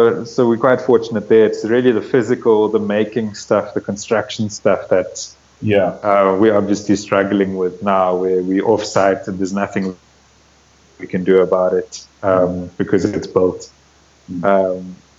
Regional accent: Johannesburg, Gauteng, South Africa; I grew up in Johannesburg.

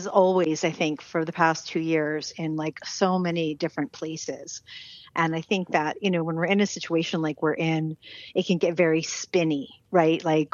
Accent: United States; now in Israel; You know, I'm American and Israeli, right? So I kind of like am in both worlds.

